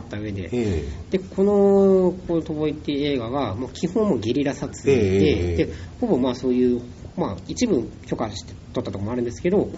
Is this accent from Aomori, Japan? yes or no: no; Yokohama, Kanagawa, Japan; 僕その時地元は横浜だったので